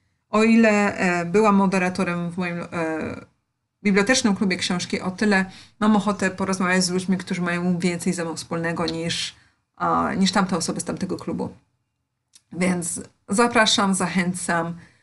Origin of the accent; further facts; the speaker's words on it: Lesser Poland, Poland; bo ja jestem z Małopolski, dlatego będziecie słyszeć takie piękne słowa jak pole